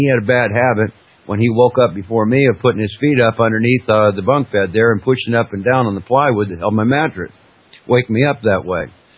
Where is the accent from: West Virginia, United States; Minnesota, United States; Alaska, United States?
Alaska, United States; Bunnell Park; in that house I grew up in Bunnell Park, Alaska